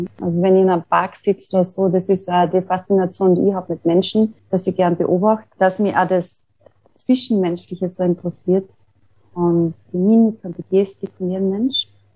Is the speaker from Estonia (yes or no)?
no; Tyrol, Austria; an einer Vernissage zu arbeiten, die ich in meinem Heimatort in Tirol gemacht habe